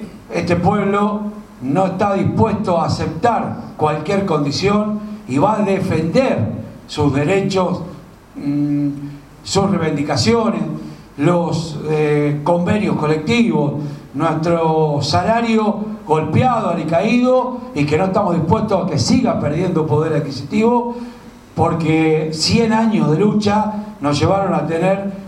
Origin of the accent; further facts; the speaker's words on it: Junín, Buenos Aires Province, Argentina; Si yo soy de Junín, provincia de Buenos Aires, ustedes lo saben, Junín es la zona de la pampa húmeda, de las tierras más caras de la Argentina.